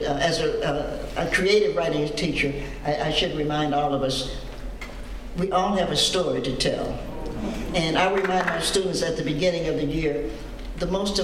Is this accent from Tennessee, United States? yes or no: yes; Knoxville, Tennessee, United States; and I'm from Knoxville, Tennessee